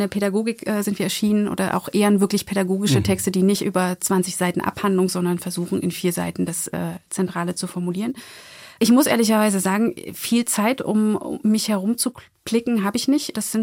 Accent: Saxony, Germany; Ich komme aus der Region aus Ostsachsen, eine Region, die in der ländlichen, ja, wirklich ländlichen Situation sind

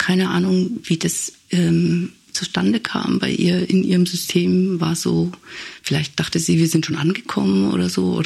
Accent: Nuremberg, Bavaria, Germany; erstmal Richtung Innenstadt bei uns in Nürnberg und muss dann praktisch umwenden

